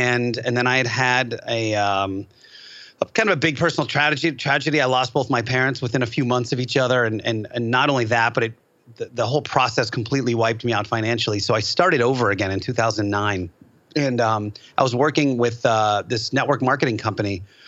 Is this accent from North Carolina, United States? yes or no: no; Philadelphia, Pennsylvania, United States; accent: East Coast; I'm from Philly, so I'm gonna switch into my like East Coast mode accent right now.